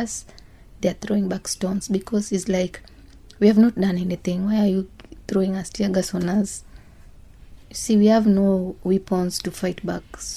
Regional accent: Kenya; Second, I participated because I am a Kenyan.

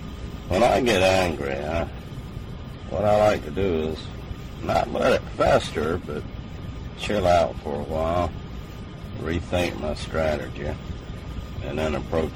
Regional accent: the South, United States; Look, I'm from the South. I was born and raised with all the good Southern rock bands and country music and all that kind of stuff

